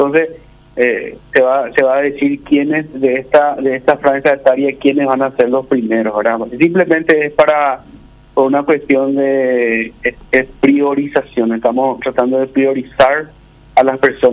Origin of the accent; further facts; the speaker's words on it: Paraguarí, Paraguay; Yo soy de Paraguarí.